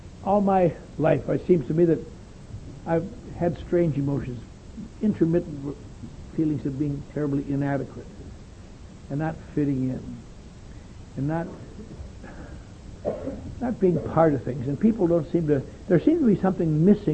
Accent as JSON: {"language": "English", "region": "Wisconsin", "country": "United States", "tie": "born or raised there", "said": "I was raised in the Norwegian Lutheran Church up in Wisconsin."}